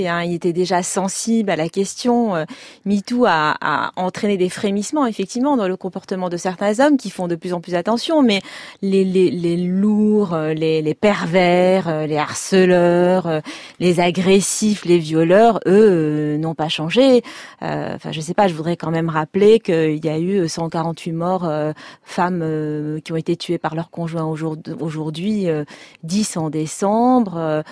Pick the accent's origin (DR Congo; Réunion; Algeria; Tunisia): Tunisia; Moi, je viens de Tunisie.